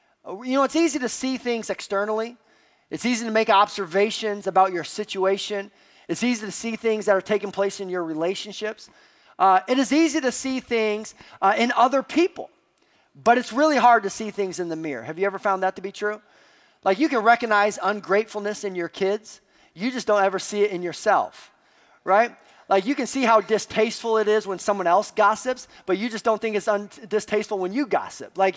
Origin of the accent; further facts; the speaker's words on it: Minneapolis, Minnesota, United States; We're from Minneapolis, and we are excited to be here